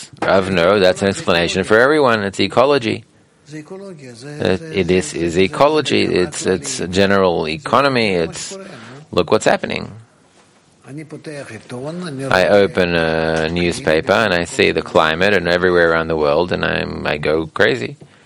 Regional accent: Russia; now in Israel; I came from Russia to Vienna, and from Vienna I took a plane here to Israel, when I left Russia at the time. When we left Russia, there was a full train.

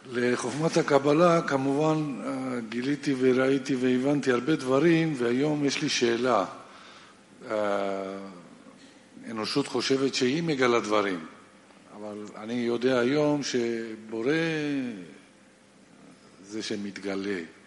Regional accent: Georgia; now in Ashdod, Israel; אני גדלתי בגרוזיה והיה לנו בית כנסת.

